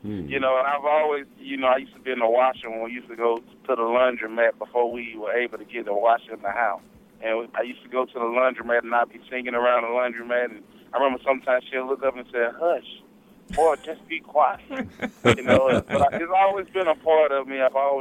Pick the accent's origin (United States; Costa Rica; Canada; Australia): United States; Canton, Mississippi; I'm originally from Canton, Mississippi, hometown